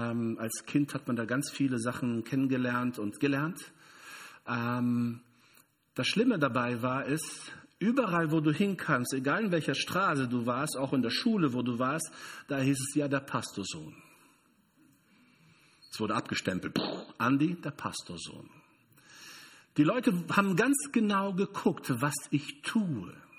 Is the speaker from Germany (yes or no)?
no; Brazil; German is a second language; Also ich bin Brasilianer zum Beispiel.